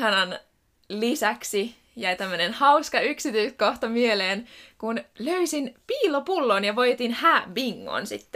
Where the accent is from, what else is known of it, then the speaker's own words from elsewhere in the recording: Pori, Satakunta, Finland; now in Tampere, Finland; Porissa me järjestetään siksi, että me ollaan täältä kotoisin ja meidän perheet ja sukulaiset ja moni ystävä asuu täällä